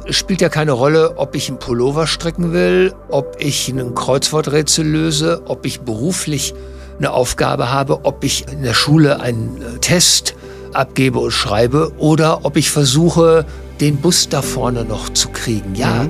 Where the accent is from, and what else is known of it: Essen, North Rhine-Westphalia, Germany; born or raised there